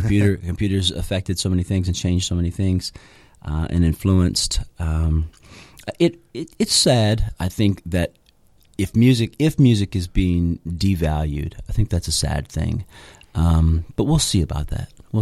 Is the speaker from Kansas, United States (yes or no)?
no; St. Matthews, Kentucky, United States; But we got back to St. Matthews. I grew up in St. Matthews off Chenoweth Lane, and I went to school, you know, elementary school in St. Matthews, and went to high school in St. Matthews, and I still live there